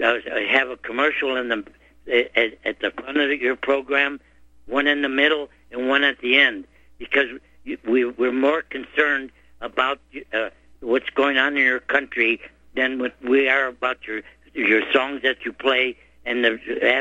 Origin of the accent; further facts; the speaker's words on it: Cleveland, Ohio, United States; born there; now in Tucson, United States; I was born in Cleveland, Ohio, and I moved to Tucson, Arizona